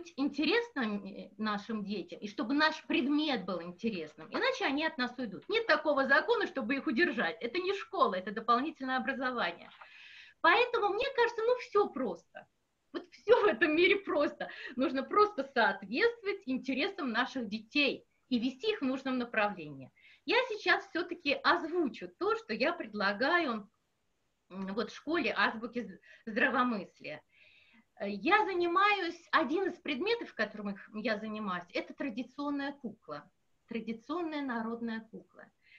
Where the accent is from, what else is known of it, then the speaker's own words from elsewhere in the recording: Pskov Oblast, Russia; born there; Я родилась в Псковской области, город Ног, где сейчас нахожусь.